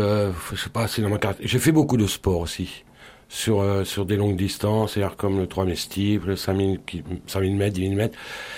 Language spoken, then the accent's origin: French; Reims, Grand Est, France; born there; Non, moi je suis né à Reims et pour moi la mer, j'ai découverte que très tard.